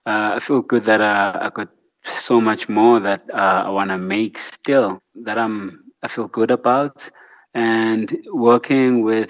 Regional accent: South Africa; the only connection is that I was South African and as a South African artist.

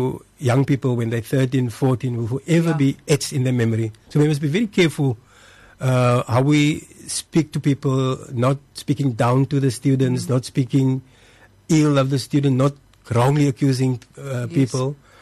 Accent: Port Elizabeth, Eastern Cape, South Africa; born there; And in the dusty street of Paul East, Gilfellan Street, close to the old police station

